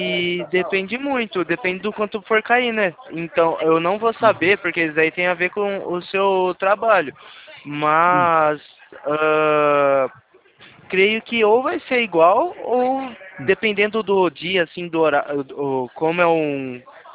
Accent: Araras, São Paulo, Brazil; Eu sou daqui de Araras.

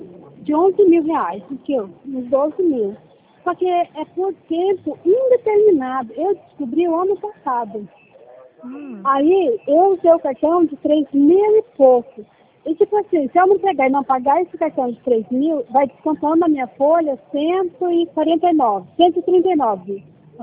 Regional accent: Campo Grande, Brazil; Eu sou de Campo Grande.

